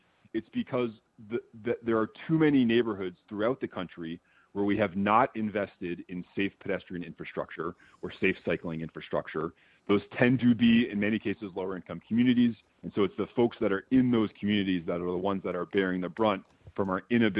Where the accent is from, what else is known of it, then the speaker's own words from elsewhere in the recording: Brookline, Massachusetts, United States; These are the streets that I grew up on in Brookline Village. I mean, literally, we went around my elementary school.